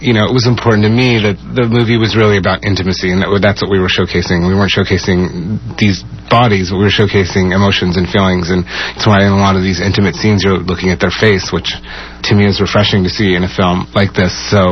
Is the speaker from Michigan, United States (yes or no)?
no; Colorado, United States; Where I grew up in Colorado, I was up by a lake in the mountains.